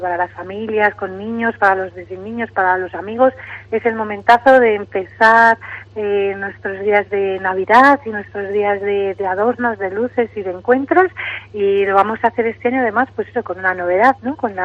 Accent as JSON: {"language": "Spanish", "town": "Soria", "region": "Castile and León", "country": "Spain", "said": "somos de Soria y no nos importa el frío"}